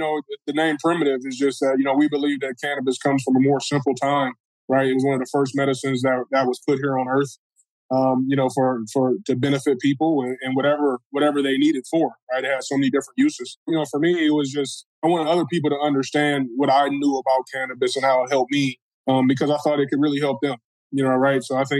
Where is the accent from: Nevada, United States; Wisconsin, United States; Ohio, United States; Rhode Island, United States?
Ohio, United States; Cleveland; born there; now in Detroit, United States; You know, I was born in Cleveland, and I've been living in Detroit for 12 years. So I got to say, I'm a Midwest, East Coast kind of guy.